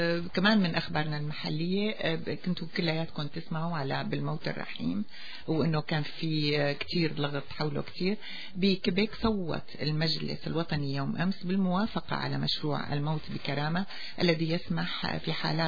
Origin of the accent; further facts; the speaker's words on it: Syria; now in Laval, Canada; ومن بلدنا سوريا